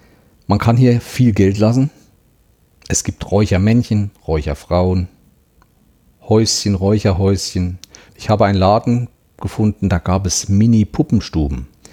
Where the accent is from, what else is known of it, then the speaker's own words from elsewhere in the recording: Thuringia, Germany; bei uns in Thüringen oder auch in anderen Gegenden zu Weihnachten stehen auch Schwibbögen in den Fenstern.